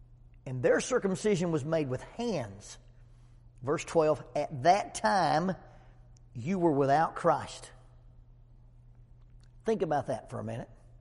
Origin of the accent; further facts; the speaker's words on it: United States; because I'm at home and I'm an American.